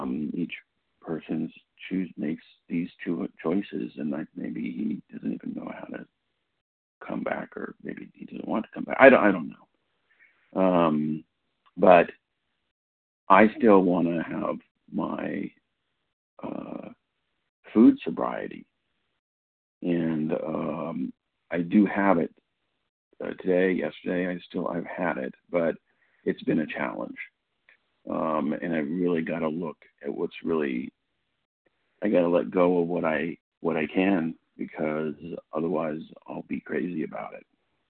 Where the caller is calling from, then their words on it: California, United States; California.